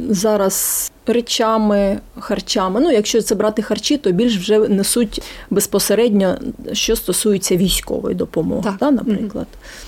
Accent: Kharkiv Oblast, Ukraine; Харківська область.

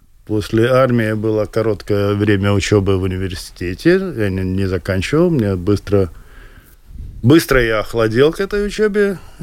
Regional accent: Riga, Latvia; Мама родилась уже здесь, я тоже здесь. Учился я в русской школе 23-й

